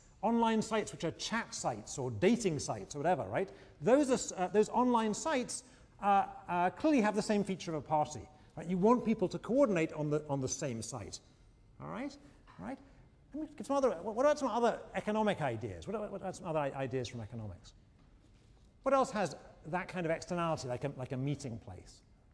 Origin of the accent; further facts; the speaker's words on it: England, United Kingdom; When I was growing up in England, again, I'm going to reveal my age